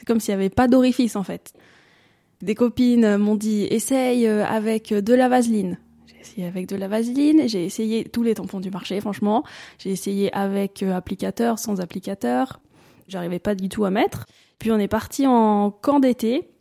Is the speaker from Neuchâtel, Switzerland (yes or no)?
no; Valais, Switzerland; j'ai 26 ans, je suis d'origine du Valais.